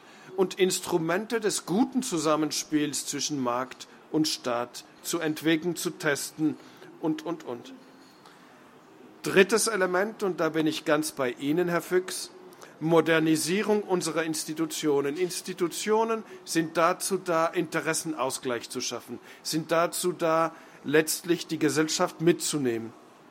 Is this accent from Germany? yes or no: no; Switzerland; Ich bin als Schweizer, der diese direkte Demokratie sehr genau verfolgt